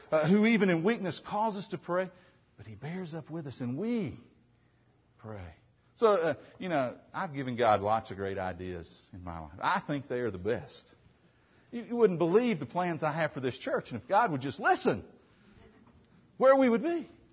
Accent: Tennessee, United States; When I was growing up in Tennessee, the great sights in Chattanooga had to do with Lookout Mountain.

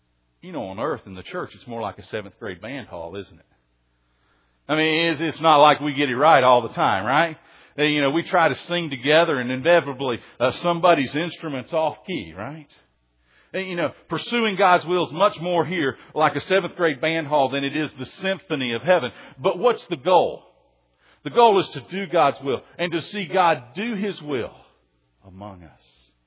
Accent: United States; I lived on a lake growing up, if you don't know. I grew up on the Tennessee River, and so we had things like boats and stuff

